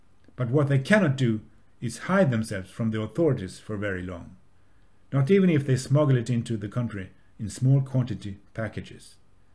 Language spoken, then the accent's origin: English; Lund, Skåne, Sweden; English is a second language; almost becoming a municipal politician for them in my hometown of Lund. It was kind of mandatory for new members in Sweden, the Sweden Democrats, here in Lund at the time